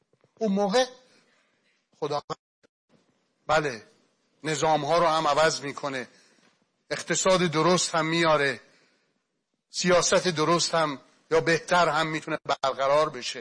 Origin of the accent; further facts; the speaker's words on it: Iran; میخوام تو این شب ظلمانی به عنوان یه ایرانی میخوام بیای قلب من یکی رو روشن کنی